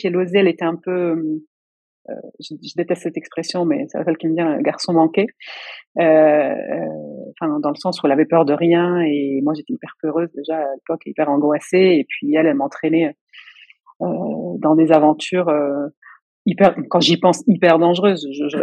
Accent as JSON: {"language": "French", "country": "Italy", "said": "n'importe quelle chanson napolitaine, je suis instantanément chez moi en Italie."}